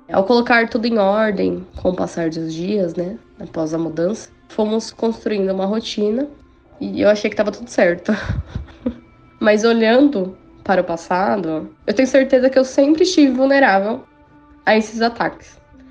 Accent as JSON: {"language": "Portuguese", "region": "São Paulo", "country": "Brazil", "said": "eu sou de São Paulo, capital."}